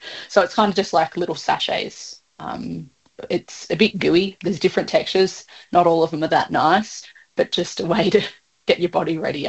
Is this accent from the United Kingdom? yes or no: no; Melbourne, Victoria, Australia; I'm from Melbourne, so I live in a city